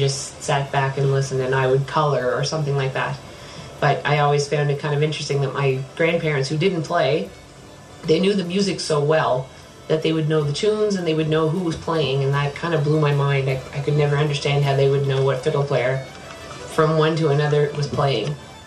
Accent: Nova Scotia, Canada; Growing up in Cape Breton, music was just right there from the get-go.

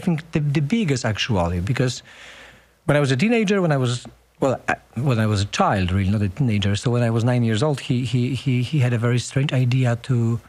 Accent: Poland; English is a second language; Actually, most of Polish people were listening to, in my generation, we were listening to rock and roll

